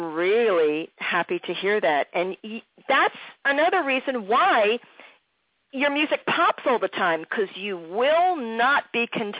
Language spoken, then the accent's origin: English; Philadelphia, Pennsylvania, United States; that everybody was talking about in Philadelphia, which is my hometown